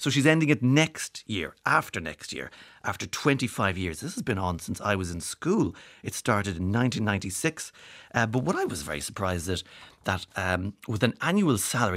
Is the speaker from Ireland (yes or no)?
yes; Ireland; We don't want lovely. We're Irish.